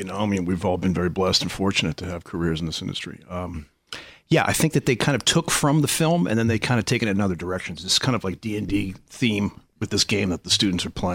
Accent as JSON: {"language": "English", "town": "New York City", "region": "New York", "country": "United States", "tie": "born or raised there", "also_born_or_lived": "Boston", "lives_now": "Playa del Rey, United States", "said": "I was born in Boston, raised in New York City."}